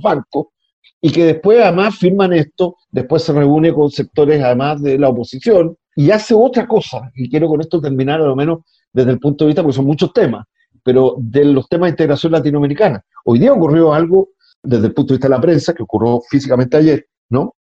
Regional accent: Chile; no solo vergüenza para mí como chileno, digamos

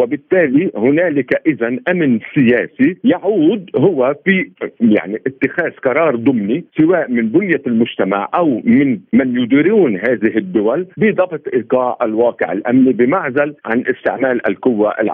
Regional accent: Lebanon; وهذه الأزمة عندنا في لبنان، لبنان لا يوجد مفهوم الدولة الأمة، نحن عدة شعوب ضمن حي جغرافي ضيق

